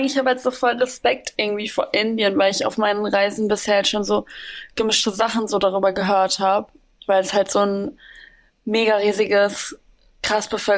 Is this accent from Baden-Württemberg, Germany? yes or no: no; Bielefeld, North Rhine-Westphalia, Germany; es gibt so einen Sushi-Laden in meiner Heimatstadt in Bielefeld.